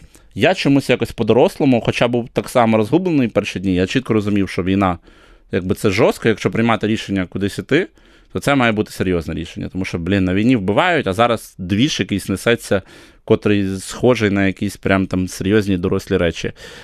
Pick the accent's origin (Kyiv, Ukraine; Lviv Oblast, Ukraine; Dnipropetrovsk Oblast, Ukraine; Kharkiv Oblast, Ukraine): Kyiv, Ukraine; Це моє рідне місто, я тут народився, виріс.